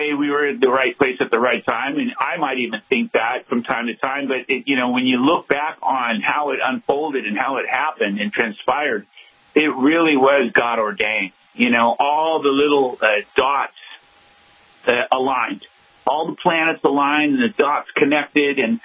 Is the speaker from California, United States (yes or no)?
yes; Hollywood, California, United States; A lot of Christian bands are raised in the church or around the church, and we weren't. We were raised in Hollywood, and we were playing clubs.